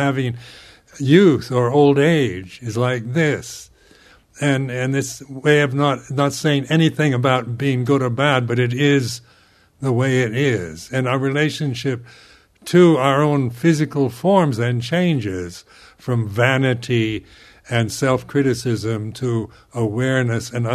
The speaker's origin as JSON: {"language": "English", "country": "United States", "said": "because being an American, I was never told to accept the human condition, but always to try to improve it."}